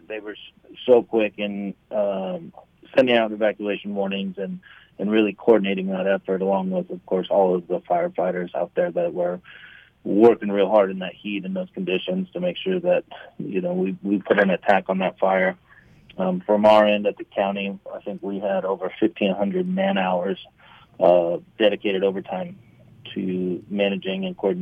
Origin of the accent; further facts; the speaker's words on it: San Andreas, California, United States; and all my family is from here. So I grew up right here in San Andreas, California. So it's kind of a returning home after 22 years away